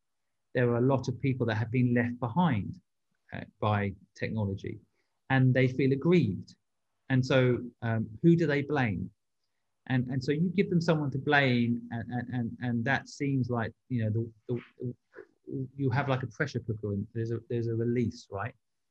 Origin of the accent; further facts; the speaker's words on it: England, United Kingdom; I'm English